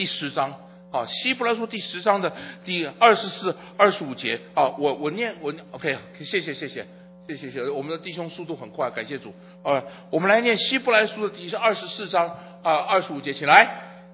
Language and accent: Chinese; China; 好，我们中国人喜欢用吃饭来讲，你吃了没有啊？